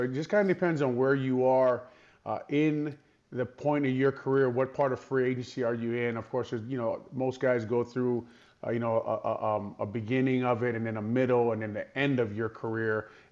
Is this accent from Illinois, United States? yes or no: no; Hawaii, United States; I was in my home state of Hawaii for the last two or three weeks.